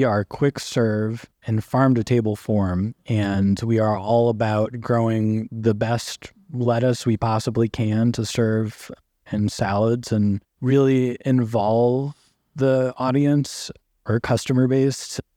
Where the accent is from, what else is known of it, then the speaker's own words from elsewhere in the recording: St. Louis, Missouri, United States; Well, growing up in St. Louis, my parents actually became vegetarians when I was about 9 years old.